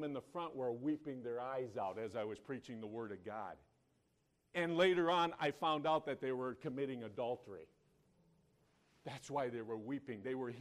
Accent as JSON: {"language": "English", "country": "United States", "said": "But I told him, I'm here from America to give you good news."}